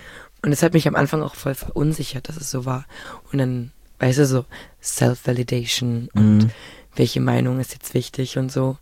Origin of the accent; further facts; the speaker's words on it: Berlin, Germany; Also, ich bin ja in Berlin geboren und aufgewachsen